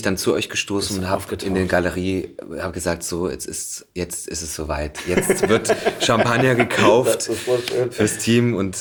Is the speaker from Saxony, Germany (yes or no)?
yes; Leipzig, Saxony, Germany; Ich komme aus Leipzig.